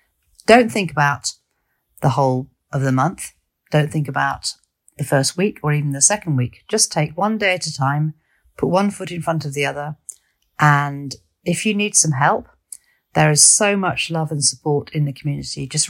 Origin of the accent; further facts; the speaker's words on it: South West England, United Kingdom; I'm from Wiltshire.